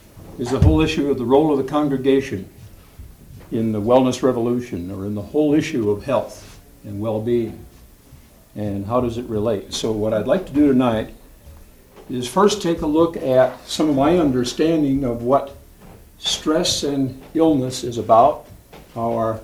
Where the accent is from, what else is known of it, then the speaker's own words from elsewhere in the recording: Portland, Oregon, United States; I'm from Portland, Oregon, where I work as a counselor in private practice